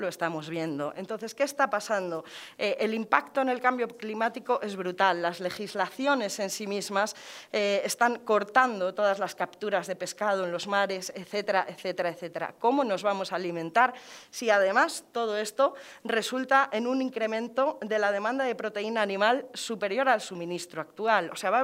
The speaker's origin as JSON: {"language": "Spanish", "town": "Salamanca", "region": "Castile and León", "country": "Spain", "said": "también por el orgullo que siento como salmantina de poder estar aquí"}